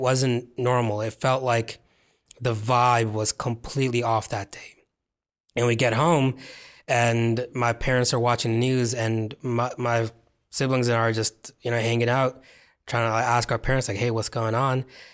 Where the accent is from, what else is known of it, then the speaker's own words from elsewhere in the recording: Pakistan; And a lot of times other people thought we were Mexican, and we'd be like, no, we're Pakistani.